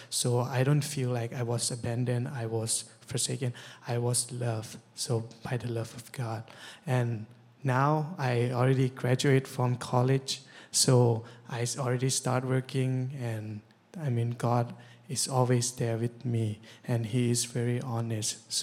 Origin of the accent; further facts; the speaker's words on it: Chiang Mai, Thailand; So I'm from Chiang Mai, Thailand.